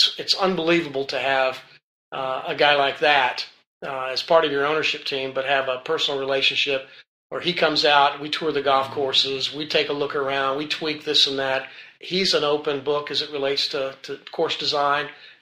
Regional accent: Memphis, Tennessee, United States; I was an athlete in college at Rhodes College, a private university in Memphis, Tennessee, my hometown.

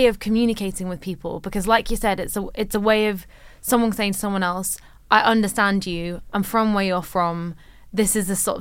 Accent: Huddersfield, Yorkshire and the Humber, United Kingdom; accent: Yorkshire; I'm from Yorkshire, West Yorkshire specifically, Huddersfield, up the Hud. And I grew up with actually a really strong Yorkshire accent, which I don't have very much anymore. It mainly comes out when I like read things sometimes.

